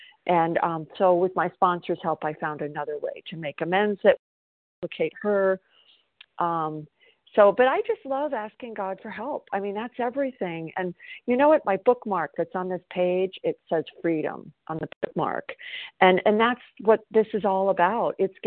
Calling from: South Carolina, United States

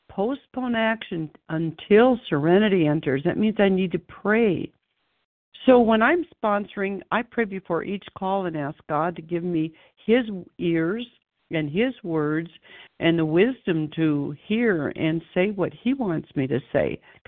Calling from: Denver, Colorado, United States; also born or lived in Casa Grande, Arizona; from Denver, Colorado, formerly of Casa Grande, Arizona, for years and year

